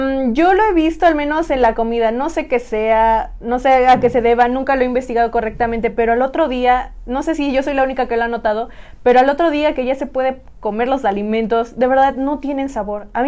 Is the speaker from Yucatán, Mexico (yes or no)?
no; Tepeaca, Puebla, Mexico; al menos en el lugar de donde yo vengo, que soy en este caso de Tepeaca. Ahí hacen carnavales